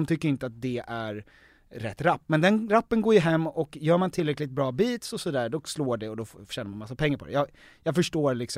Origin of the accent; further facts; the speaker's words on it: Danderyd, Stockholm County, Sweden; jag är så jävla från Danderyd.